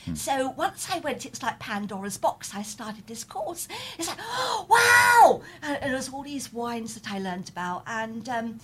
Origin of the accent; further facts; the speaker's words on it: London, United Kingdom; And I come from South London, South West London. But I was living in West London at the time.